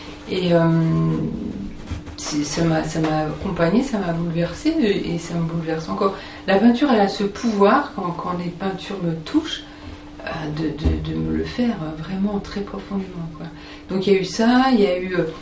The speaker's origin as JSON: {"language": "French", "town": "Nancy", "region": "Grand Est", "country": "France", "said": "Je suis originaire de Nancy."}